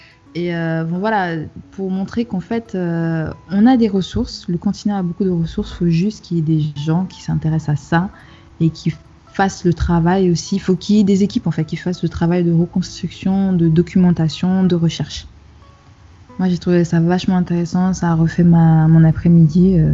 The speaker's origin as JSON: {"language": "French", "country": "Cameroon", "tie": "born or raised there", "said": "Moi, je sais qu'au Cameroun, à l'époque où j'ai grandi au Cameroun"}